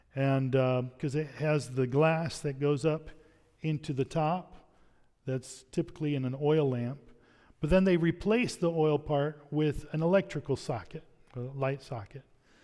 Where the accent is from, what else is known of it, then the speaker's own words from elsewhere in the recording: Texas, United States; We had those growing up in Texas